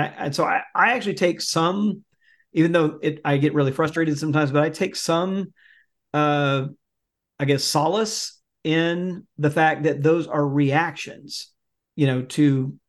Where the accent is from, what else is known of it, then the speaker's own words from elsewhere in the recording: Mississippi, United States; so Mississippi, I am proud to say, is my home state